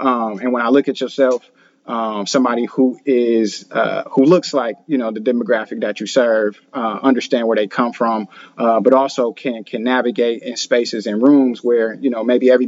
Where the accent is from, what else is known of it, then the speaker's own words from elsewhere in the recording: Milwaukee, Wisconsin, United States; like I'm from Milwaukee. And so I, you know, understand, you know, housing projects, right?